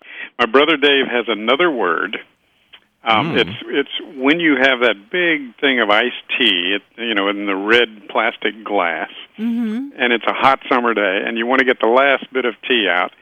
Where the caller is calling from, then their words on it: Tallahassee, Florida, United States; Tallahassee, Florida.